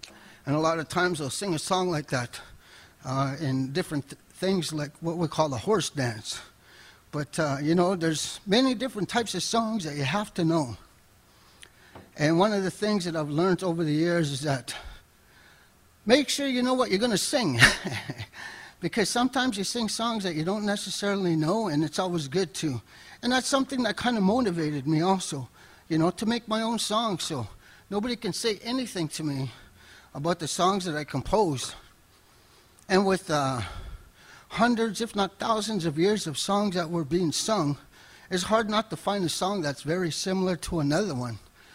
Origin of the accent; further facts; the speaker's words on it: Winnipeg, Manitoba, Canada; So I come from a Cree Ojibwe background. I was born and raised in Winnipeg's North End, and I'm proud of that. You know, I'm a North End kind of guy, old school, and I'm very proud of the fact that I grew up there, went to school there, graduated from there.